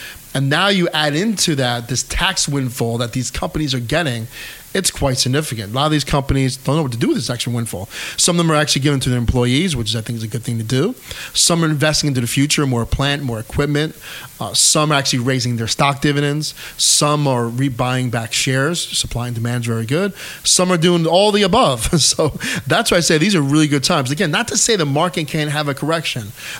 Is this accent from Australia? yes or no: no; New York, United States; I grew up in Hudson Valley. I live in Hudson Valley. I will retire in Hudson Valley. So we're right here. And actually, I grew up not too far from Peekskill, New York, where WHUD started.